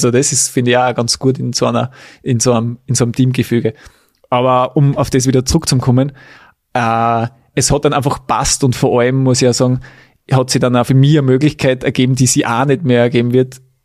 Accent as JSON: {"language": "German", "town": "Weiz", "region": "Styria", "country": "Austria", "tie": "born or raised there", "said": "Wir waren zum Beispiel in Weiz, in meiner Heimat"}